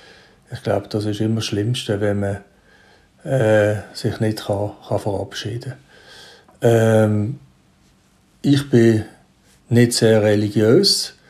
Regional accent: Basel, Switzerland; ich komme aus der Region Basel.

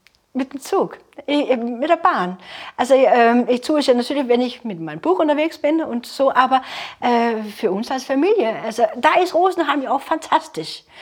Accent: North Denmark Region, Denmark; meine Heimat natürlich, das ist ja super, ja, der Jammerbucht, wo ich herkomme, kurz bevor Norwegen anfängt.

